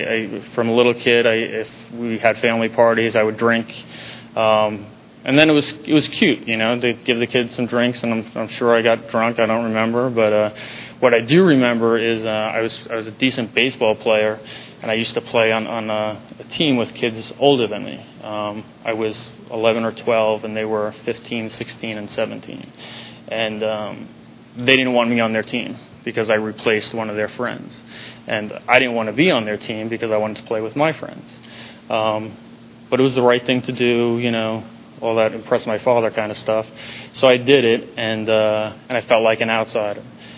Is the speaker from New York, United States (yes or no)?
yes; New York, United States; when I grew up in New York, if you can't tell from the accent, came from a good family.